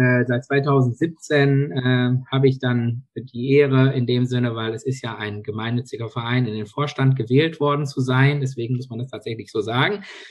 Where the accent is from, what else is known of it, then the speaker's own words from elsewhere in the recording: Wanne-Eickel, North Rhine-Westphalia, Germany; born there; Also ich komme gebürtig aus Wanne-Eickel, kennt jeder, denke ich mal, aus diversen Songs. Arbeite in Bochum derzeit